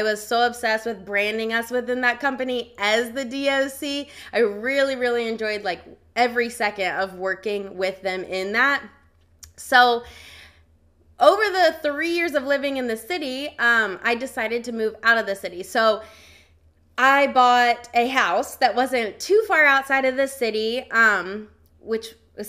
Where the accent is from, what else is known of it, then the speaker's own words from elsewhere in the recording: Virginia, United States; So I'm from Virginia, but I've always been a traveler by nature.